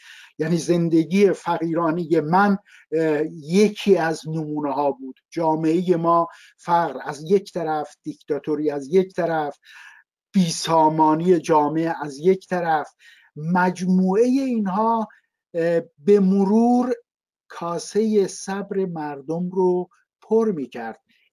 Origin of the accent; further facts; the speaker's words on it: Tehran, Tehran Province, Iran; also born or lived in village; خانواده ما مجبور شدن به تهران مهاجرت کنن و الان نزدیک به 60 خورده‌ای ساله که من اصلا زادگاه همون ندیدم ولی تمام شهرهای آذربایجان رو دیدم.